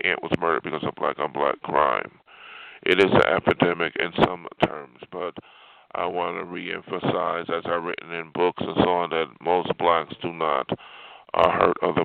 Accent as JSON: {"language": "English", "town": "Buffalo", "region": "New York", "country": "United States", "tie": "born or raised there", "said": "Even from my hometown of Buffalo, I learned as a kid that living in a ghetto that I had to keep safe."}